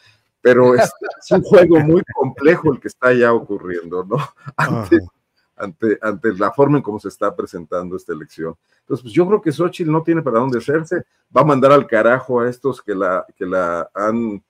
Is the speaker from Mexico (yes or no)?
yes; Mexico; Aquí vivimos todos, somos mexicanos